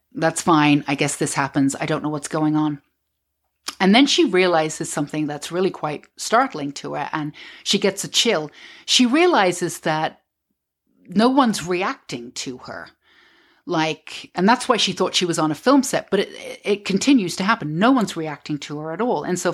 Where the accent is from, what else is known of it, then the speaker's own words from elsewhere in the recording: Mortlake, London, United Kingdom; I grew up in Mortlake in Southwest 14 in London. And it's right, there's a Mortlake train station. It's a little train station that was built in 1848. And right next to it, I lived in a council estates right next door to it.